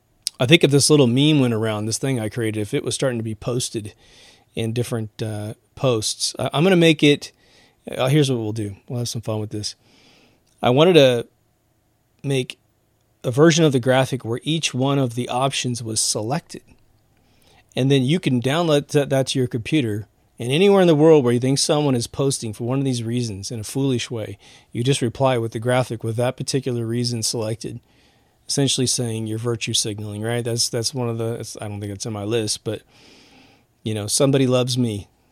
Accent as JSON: {"language": "English", "region": "Kansas", "country": "United States", "tie": "born or raised there", "said": "I grew up in Kansas with the … record albums always showing a boat going off the edge of the world"}